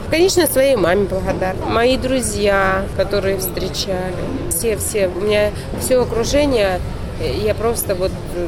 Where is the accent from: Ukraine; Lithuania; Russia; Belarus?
Ukraine; Есть у меня патриотизм, как бы, что я украинка